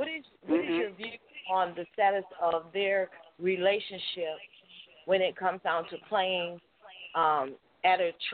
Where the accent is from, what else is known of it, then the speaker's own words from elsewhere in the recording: New York, United States; I was brought up in New York, and in the days I was brought up, it's kind of different.